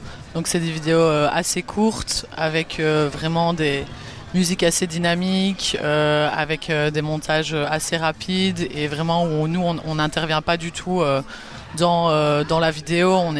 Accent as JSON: {"language": "French", "town": "Liège", "region": "Wallonia", "country": "Belgium", "said": "Parce qu'on est de Liège de base."}